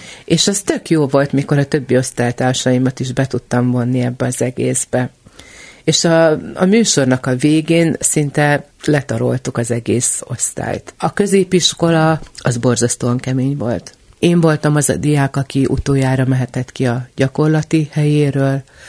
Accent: Kisterenye, Nógrád, Hungary; Én Kisterenyén nőttem föl, bár ez most már Bátonyterenyének az egyik városrésze, akkor még nagy község volt, mikor én voltam gyerkőc

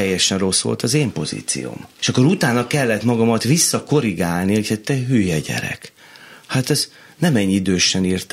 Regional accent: Szeged, Csongrád-Csanád, Hungary; ugye én Szegeden nőttem fel, ott csináltam.

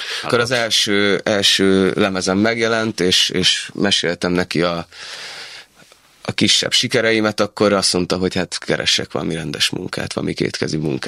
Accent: Greece; hát nehezen tudnám elrejteni, hogy görög vagyok.

